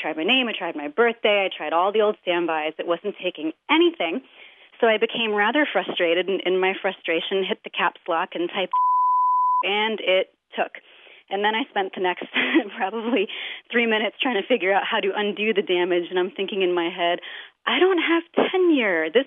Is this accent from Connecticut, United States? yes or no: yes; Connecticut, United States; from Connecticut